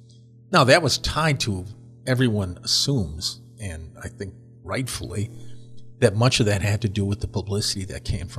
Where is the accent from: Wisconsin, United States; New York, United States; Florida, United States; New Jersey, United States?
Wisconsin, United States; I grew up in Wisconsin in 1977.